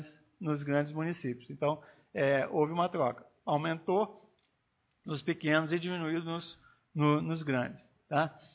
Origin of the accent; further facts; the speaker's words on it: Minas Gerais, Brazil; Eu sou mineiro, não estou falando de modo no meu estado, não.